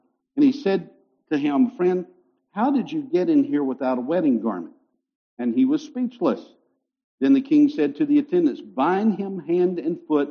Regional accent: North Carolina, United States; Again, I can say that. I'm from North Carolina.

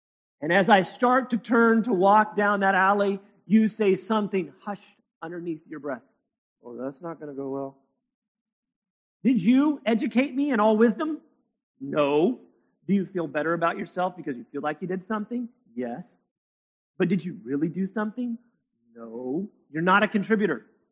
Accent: California, United States; I remember growing up in California, every single election year, we're going to improve schools.

